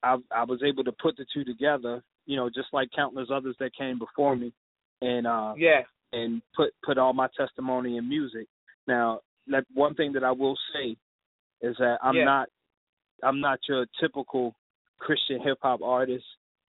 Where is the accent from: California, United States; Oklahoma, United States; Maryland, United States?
Maryland, United States; Baltimore; so growing up in Baltimore City is not hard not to be a knucklehead